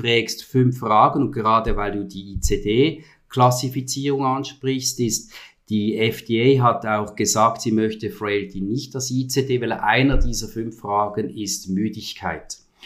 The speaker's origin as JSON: {"language": "German", "country": "Switzerland", "second_language": "German", "said": "Und ich kann ein bisschen rätoromanisch, aber nicht so gut. Ich werde also jetzt versuchen, als Schweizer quasi Hochdeutsch zu sprechen."}